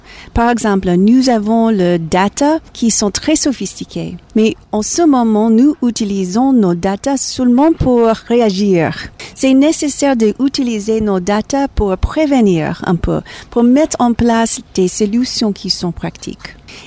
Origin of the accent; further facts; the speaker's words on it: United States; French is a second language; Même je suis américaine, aux États-Unis, c'est nécessaire d'avoir la migration.